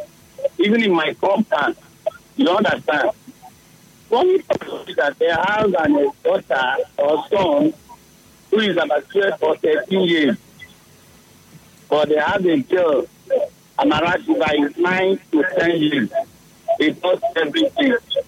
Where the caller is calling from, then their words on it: Ethiopia; Yeah, I'm calling from Ethiopia.